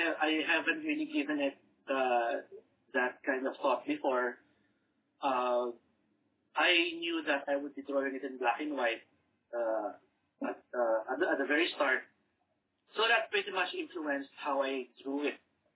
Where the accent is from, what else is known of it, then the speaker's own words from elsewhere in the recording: Philippines; I don't have to wave a flag and say, I'm a Filipino, like that.